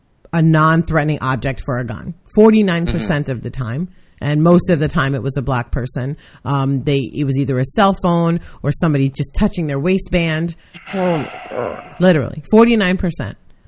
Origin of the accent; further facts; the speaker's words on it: Brooklyn, New York, United States; And it was it was in my hometown of Brooklyn, New York.